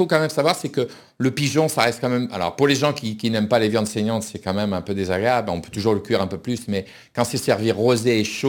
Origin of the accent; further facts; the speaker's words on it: Pays de la Loire, France; parce que chez nous en Vendée, on mange beaucoup de haricots blancs